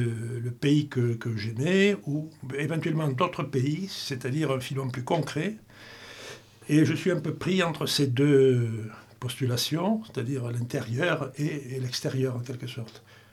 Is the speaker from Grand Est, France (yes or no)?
no; Figeac, Occitanie, France; born there; Je suis né à Figeac, puis j'ai vécu dans différentes villes de Midi-Pyrénées.